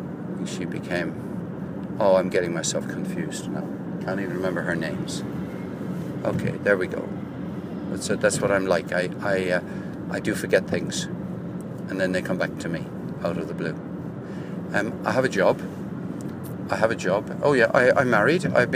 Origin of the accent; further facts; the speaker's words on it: Cork, Munster, Ireland; I'm Irish and I live in Cork in Ireland.